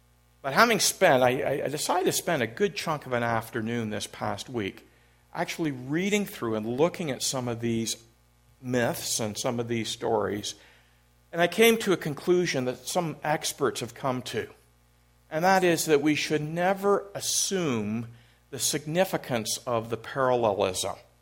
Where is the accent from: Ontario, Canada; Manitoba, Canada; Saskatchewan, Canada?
Ontario, Canada; Orillia; born there; I was born in Orillia.